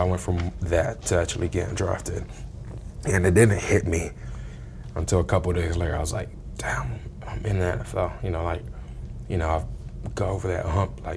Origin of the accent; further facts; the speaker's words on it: England, United Kingdom; now in United States; I came from England and now I'm in America playing a sport that is, you know, dominated by Americans. Now I'm one of only five English players playing it